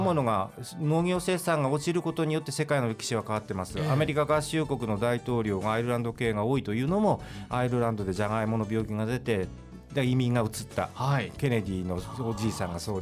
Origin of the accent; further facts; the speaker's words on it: Eastern Japan, Japan; now in Kochi, Japan; だから僕も高知県出身ではなくて、東日本出身なんですけど